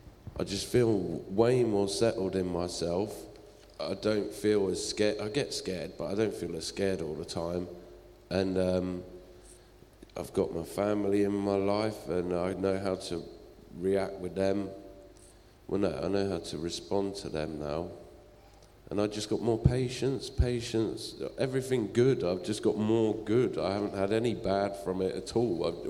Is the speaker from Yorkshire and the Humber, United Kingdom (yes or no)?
no; High Wycombe, South East England, United Kingdom; now in Lowestoft, United Kingdom; I grew up in High Wycombe. I was a bit lost for a long time, and then I came up to Lowestoft.